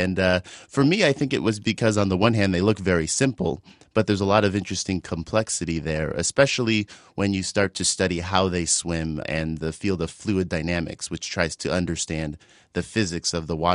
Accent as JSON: {"language": "English", "region": "Midwest", "country": "United States", "tie": "born or raised there", "said": "Growing up in the Midwest, that seemed like an honorable thing to do and a pretty common occupation."}